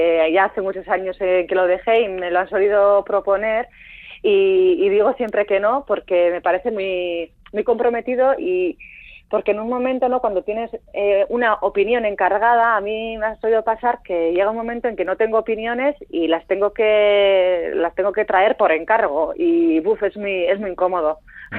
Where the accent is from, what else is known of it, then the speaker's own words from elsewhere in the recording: Elgoibar, Basque Country, Spain; arranca en los años 80 y en mi pueblo natal, en el Goibar